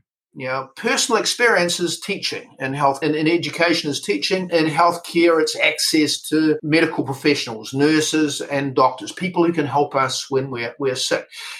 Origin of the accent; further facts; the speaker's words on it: New Zealand; also born or lived in United States; Yeah, I probably sound a little bit funny to some of your audience. So I'm a Kiwi, so I'm a New Zealander, although I spent a lot of my life living and working as a tech entrepreneur in the United States.